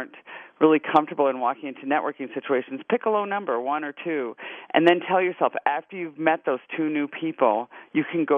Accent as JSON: {"language": "English", "town": "Denver", "region": "Colorado", "country": "United States", "said": "Yeah, I'm from Denver, Alan"}